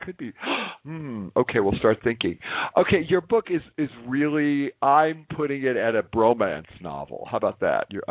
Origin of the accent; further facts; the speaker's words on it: Kansas City, Missouri, United States; when I lived back in, I'm from Kansas City, I lived there for 30 years